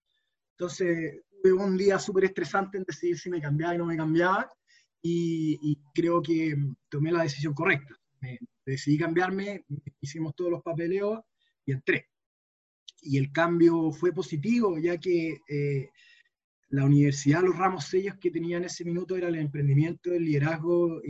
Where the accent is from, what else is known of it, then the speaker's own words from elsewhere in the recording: San Fernando, O'Higgins, Chile; yo soy de San Fernando, y en San Fernando jugaba rugby con un equipo.